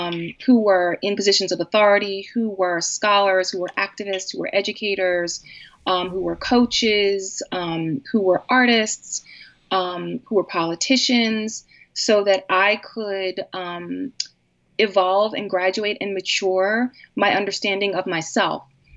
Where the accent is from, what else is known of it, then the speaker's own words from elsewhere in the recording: Philadelphia, Pennsylvania, United States; And also because I'm from Philadelphia and I wanted to be a part of that community in those contexts.